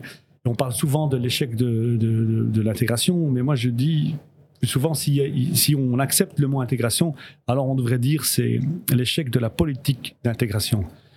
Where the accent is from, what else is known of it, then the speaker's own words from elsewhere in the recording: Brussels, Brussels-Capital Region, Belgium; parce que chez nous à Bruxelles, il y a des quartiers qui sont quasiment, c'est un mot fort, mais enclavés